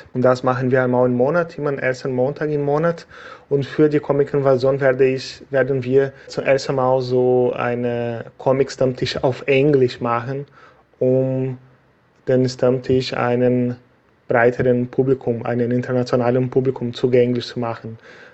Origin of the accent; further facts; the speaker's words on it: Brazil; German is a second language; also born or lived in Germany; ich seit November zurück in meine Heimatland Brasilien lebe. Ich habe 8 Jahre in Deutschland gelebt